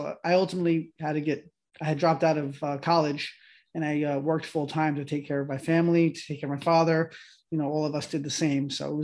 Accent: Oakland, New Jersey, United States; also born or lived in Paterson; Originally, I was born in Patterson. So we bounced around a lot. We moved around a lot as children, unfortunately, but ultimately we managed to migrate to Oakland, New Jersey, which is in Bergen County.

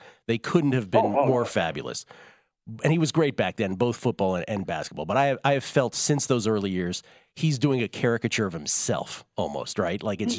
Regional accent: Mid-Atlantic, United States; And I grew up in the Mid-Atlantic where I grew up on ACC basketball and North Carolina and Duke and Virginia and Maryland and all those schools, NC State.

